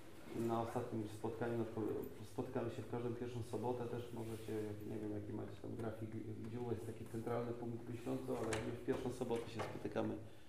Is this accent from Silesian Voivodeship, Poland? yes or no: no; Żukowo, Pomeranian Voivodeship, Poland; Jestem z Żukowa, mieszkamy obecnie właśnie z Marysią w Żukowie. Jesteśmy małżeństwem 35 lat, mamy trójkę dzieci, pięciu wnuków, chłopaków.